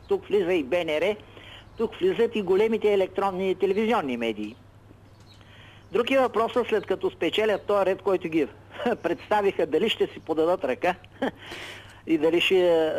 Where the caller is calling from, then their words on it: Shumen, Shumen Province, Bulgaria; от Шумен съм.